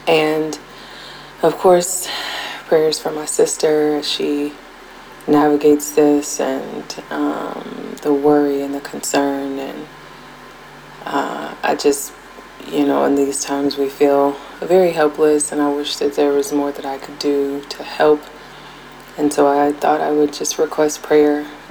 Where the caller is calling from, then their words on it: Ohio, United States; I am calling from Ohio.